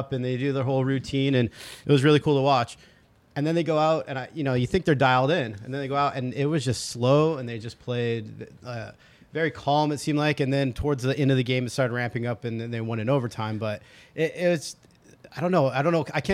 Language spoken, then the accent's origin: English; Lynnwood, Washington, United States; Born and raised in Linwood.